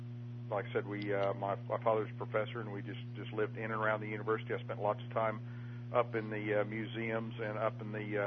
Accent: Stillwater, Oklahoma, United States; born there; I was born in June 10th, 1949, in Stillwater, Oklahoma.

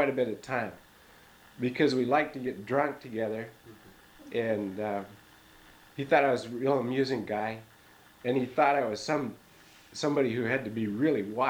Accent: United States; But it was real obvious that as an American, I was just identified with the military invasion

